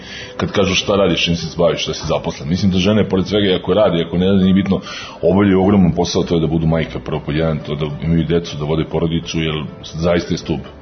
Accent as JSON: {"language": "Serbian", "region": "Belgrade", "country": "Serbia", "tie": "born or raised there", "said": "u Beogradu sam rođen, u Beogradu sam odrastao i rock and roll sam slušao."}